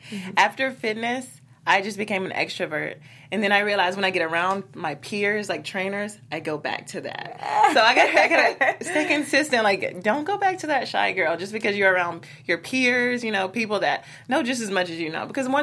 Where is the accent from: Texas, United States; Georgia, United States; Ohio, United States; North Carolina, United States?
Georgia, United States; since I do like to eat, I'm from Georgia